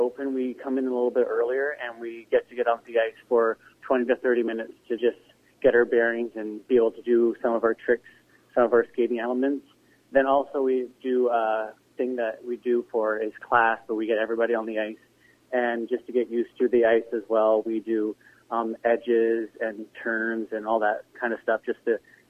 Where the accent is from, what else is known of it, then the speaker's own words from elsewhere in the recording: Canada; I started at the age of 7. Since I'm from Canada, uh-huh.